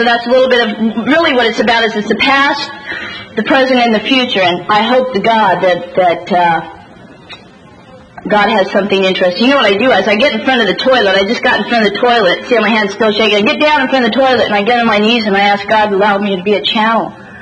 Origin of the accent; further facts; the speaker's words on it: San Jose, California, United States; born there; To give you a little background of where I came from, I was born in San Jose, California